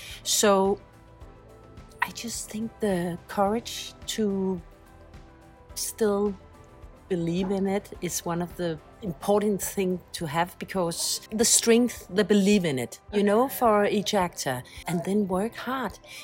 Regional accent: Copenhagen, Capital Region, Denmark; from Copenhagen, casting director, working since 1997, I think.

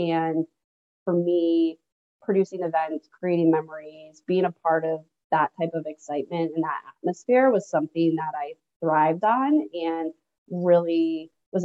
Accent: Boston, Massachusetts, United States; I grew up outside of Boston, and I ended up on the West Coast.

